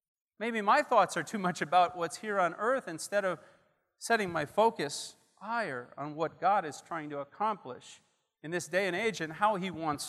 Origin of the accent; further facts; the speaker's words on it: Milwaukee, Wisconsin, United States; Yes, I'm a Milwaukeean, born and raised. Yes, I'm from Wisconsin. Everyone corrects me everywhere else I go in the United States.